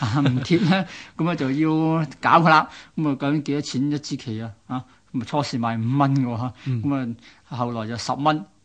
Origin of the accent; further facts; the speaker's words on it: Hong Kong; 讲实句，喺嗰个年代，我哋香港人都仲系未够食嘅年代嚟噶